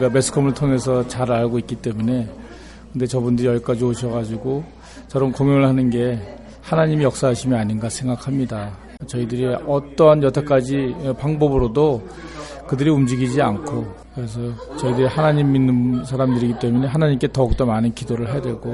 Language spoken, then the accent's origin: Korean; Seoul, South Korea; born there; 사실 저는 서울에서 태어났는데 저희 부모님은 이북에서 내려오셨어요.